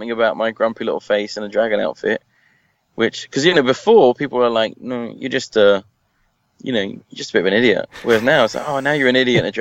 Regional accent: Forest Hill, London, United Kingdom; Southeast London, in this place called Forest Hill, on a rope park around there, which is, it's near Lewisham, I guess.

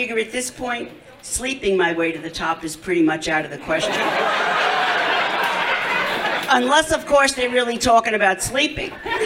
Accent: New York, United States; I'm gonna tell you, I'm from New York originally. Whenever I meet another former New Yorker down here, my husband says it sounds like we were all in prison.

